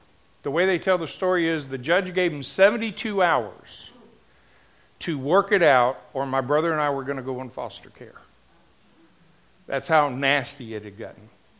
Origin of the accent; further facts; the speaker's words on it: Paramus, New Jersey, United States; born there; I was born in Paramus, New Jersey, to … Can any good thing come out of Paramus?